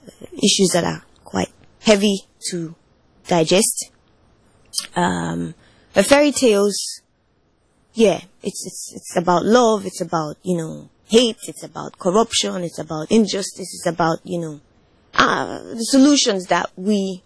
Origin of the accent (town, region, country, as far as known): Nigeria; born or raised there; also born or lived in Germany